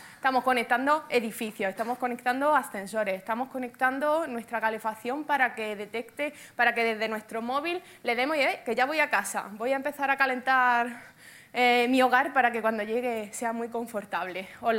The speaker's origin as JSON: {"language": "Spanish", "town": "Granada", "region": "Andalusia", "country": "Spain", "accent": "Granada", "said": "que soy de Granada, tengo un acento, pues cerraillo, de Granada. Llevo ya 10 años viviendo fuera de Granada, entre Barcelona y Madrid y tal."}